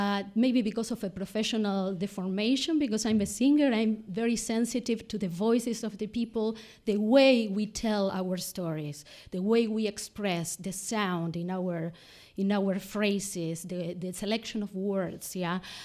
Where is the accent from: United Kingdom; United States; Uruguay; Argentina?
Argentina; moved away as an adult; Well, I have to say that I'm an immigrant myself, no? I emigrated from Argentina 20 years ago, a little more, yeah, around 20 years ago, as a very young person, looking for furthering my studies.